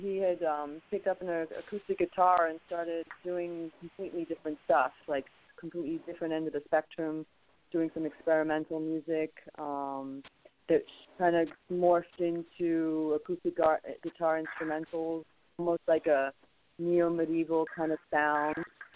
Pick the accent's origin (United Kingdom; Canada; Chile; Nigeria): United Kingdom; England; also born or lived in France; now in United States; I'm originally from Europe. I was born in France, and I grew up in England before moving here to the States.